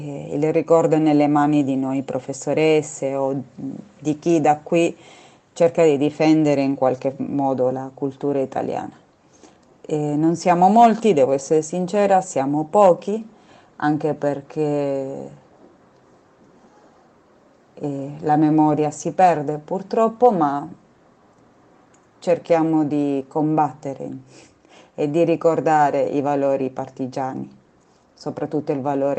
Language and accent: Italian; Sicily, Italy; moved away as an adult; now in Rosario, Argentina; sono italiana, sono siciliana, vivo a Rosario da 10 anni, 9 anni e mezzo.